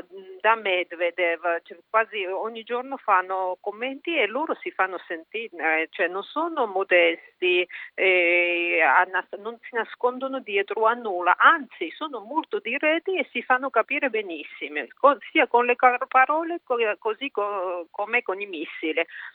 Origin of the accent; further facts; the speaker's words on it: Russia; moved away as an adult; per me moralmente diventa difficile di sedersi con la gente che perseguita i miei colleghi russi